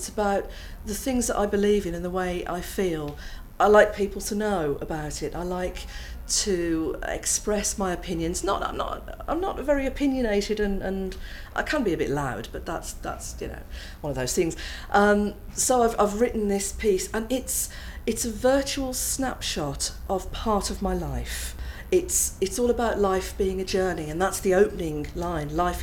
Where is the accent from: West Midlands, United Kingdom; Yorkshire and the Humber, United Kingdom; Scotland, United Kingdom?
West Midlands, United Kingdom; Birmingham; I'm 48 years old and I'm from Birmingham.